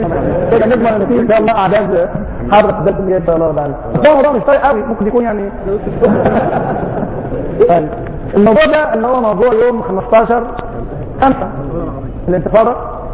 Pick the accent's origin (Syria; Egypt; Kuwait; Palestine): Egypt; احنا مع المظلومين دائما ودي مهمتنا كمصريين في الارض.